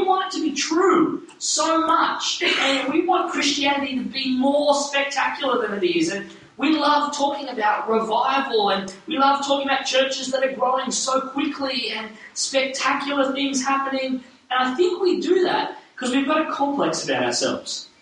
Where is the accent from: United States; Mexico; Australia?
Australia; New South Wales; I grew up on the Central Coast. Yes. I grew up on the Central Coast, which Toby said earlier, and my family's still up there.